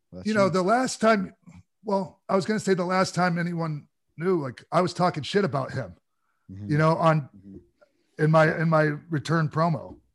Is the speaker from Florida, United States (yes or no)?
yes; St. Petersburg, Florida, United States; Yeah, I was from Florida, you know, St. Pete, Florida.